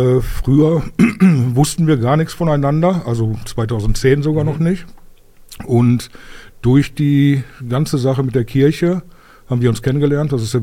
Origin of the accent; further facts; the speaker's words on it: Bottrop, North Rhine-Westphalia, Germany; also born or lived in Sylt; Ich bin Urbottropper, ich bin in Bottrop geboren, bin mein Leben lang hier gewesen. Zwischendurch habe ich mal 2 Jahre auf Sylt versucht, aber ich bin wieder zurück.